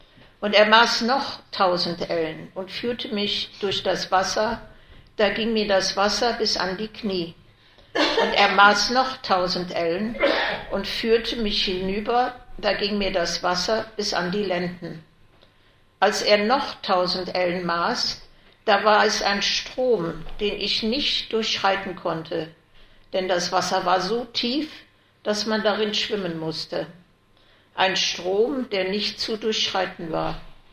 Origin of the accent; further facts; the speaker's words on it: Cologne, North Rhine-Westphalia, Germany; born there; Und jetzt Köln liegt mir sehr am Herzen, weil da meine Wurzeln sind. Ich bin ja in Köln geboren, allerdings nicht hier in der Kalkergegend, also wirklich im Zentrum auf der Lütticher Straße.